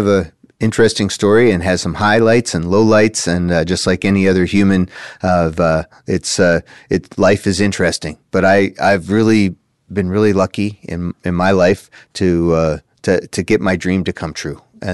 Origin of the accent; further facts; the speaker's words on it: Pittsburgh, Pennsylvania, United States; I was born in Pittsburgh itself. Grew up in the north boroughs part of Pittsburgh, if anyone knows where that is, Ben Avon, Emsworth.